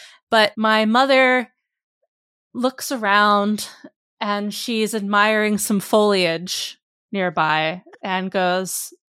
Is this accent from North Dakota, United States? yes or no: no; New Jersey, United States; a nearby sculpture garden close to where I grew up in New Jersey.